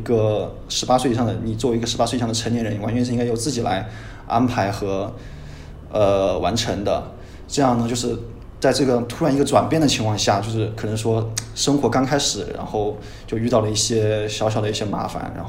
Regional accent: China; now in Germany; 作为一个非常典型的中国的从小在中国长大的学生

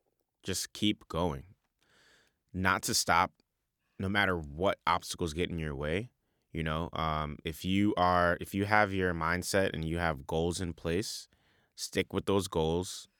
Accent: Bronx, New York, United States; I came from South Bronx

